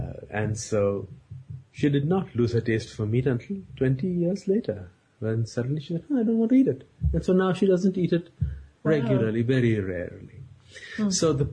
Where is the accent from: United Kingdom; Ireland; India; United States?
India; Mumbai, Maharashtra; I was born and brought up in India, in Bombay.